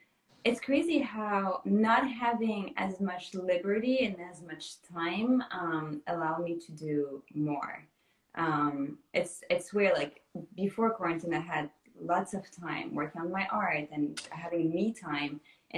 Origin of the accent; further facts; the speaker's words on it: Normandy, France; I was born and raised in Normandy in France.